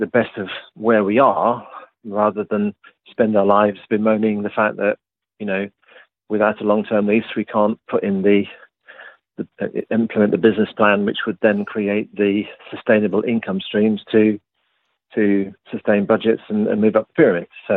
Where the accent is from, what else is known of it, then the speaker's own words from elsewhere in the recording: East of England, United Kingdom; I grew up in Norfolk